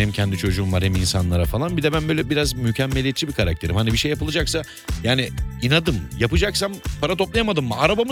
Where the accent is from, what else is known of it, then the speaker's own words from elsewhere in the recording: Black Sea Region, Turkey; Stres yapmıyorum şimdi. Hem Karadenizliyim.